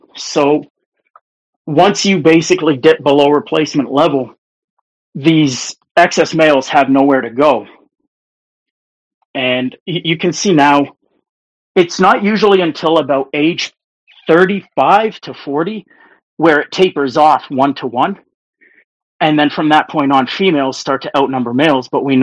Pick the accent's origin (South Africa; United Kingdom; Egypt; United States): United Kingdom; Scotland; I'm Scottish like you, and my family came here.